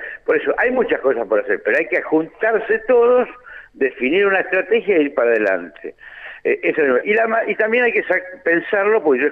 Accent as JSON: {"language": "Spanish", "country": "Argentina", "said": "somos todos argentinos"}